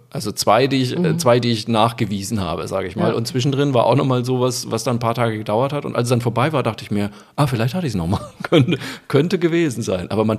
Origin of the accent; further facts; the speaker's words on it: Zeil am Main, Bavaria, Germany; Jetzt muss man dazu sagen, ich war in Zeil am Main, das war gleich die zweite Show, mein Heimatort.